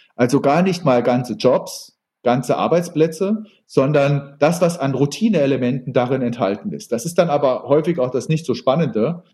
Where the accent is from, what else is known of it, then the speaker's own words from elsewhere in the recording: Saarbrücken, Saarland, Germany; born there; Ich bin in Saarbrücken geboren.